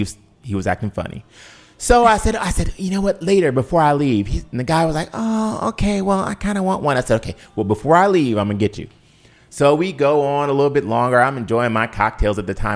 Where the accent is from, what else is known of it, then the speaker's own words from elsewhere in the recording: Cleveland, Ohio, United States; I'm from Cleveland. I will fight your ass.